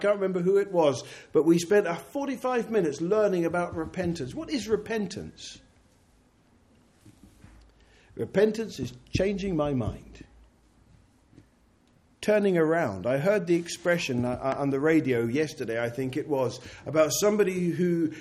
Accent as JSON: {"language": "English", "country": "United Kingdom", "said": "mostly because we're British and we like to throw tomatoes and rancid eggs at these people."}